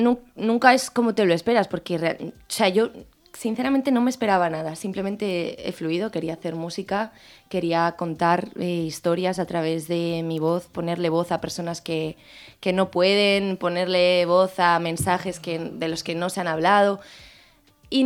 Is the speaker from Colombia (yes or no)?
no; Almàssera, Valencian Community, Spain; soy de aquí, de Valencia, nací aquí, en un pueblecito que se llama Almásera.